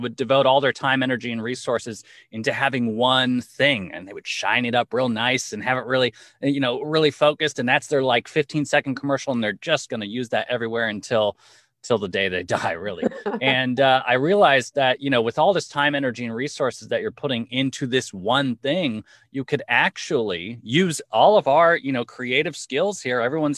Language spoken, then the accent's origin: English; Los Angeles, California, United States; I come from an entertainment background, being born and raised in Los Angeles, the entertainment industry capital of the world, really.